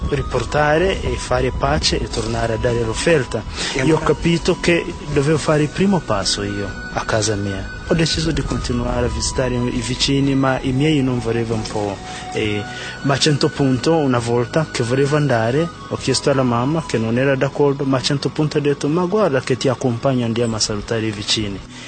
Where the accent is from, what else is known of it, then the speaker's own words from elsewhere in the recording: Uganda; vengo dall'Uganda